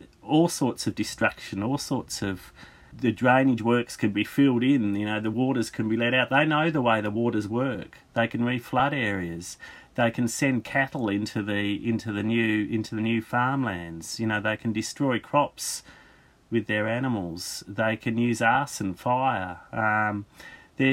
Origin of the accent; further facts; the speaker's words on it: Australia; But I'm an Australian historian. I mean, I've studied the frontier in Australia.